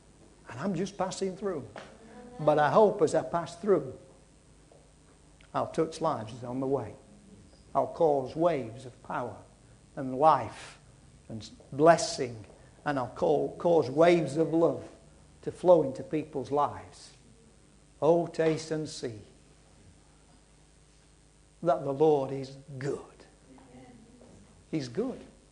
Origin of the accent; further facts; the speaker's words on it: United Kingdom; I'm not, I'm a British subject, okay? I never asked for a European passport.